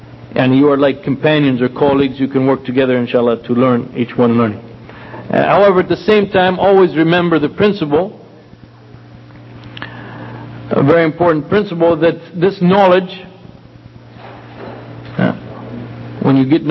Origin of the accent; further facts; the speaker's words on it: California, United States; you know, I'm from California. California is, when you talk about going from one city to another, like where I live, where I grew up into Los Angeles, you're talking about 4 or 5 hour drive.